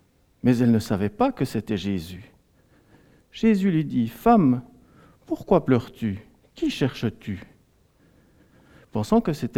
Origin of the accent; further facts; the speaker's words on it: Fribourg, Switzerland; also born or lived in Biel; je viens de Fribourg, je suis fribourgeois, mais aussi biennois, puisque j'ai habité 17 ans dans cette ville depuis l'âge de 3 ans.